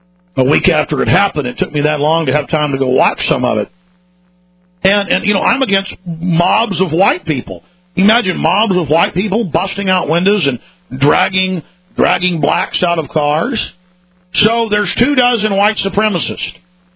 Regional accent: Dallas, Texas, United States; I remember growing up in Dallas and walking down the street

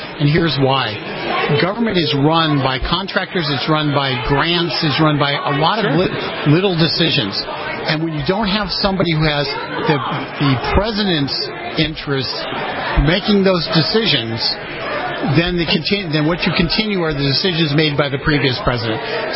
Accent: Riverside, California, United States; also born or lived in Corona; I grew up in Riverside, California, and Riverside in Corona.

